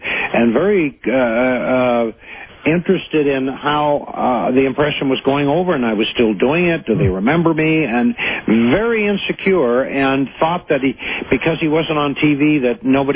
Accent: Canada; I'm a Canadian.

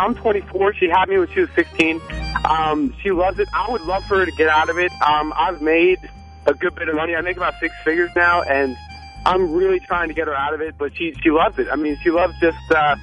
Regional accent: Middletown, Delaware, United States; From Middletown, Delaware.

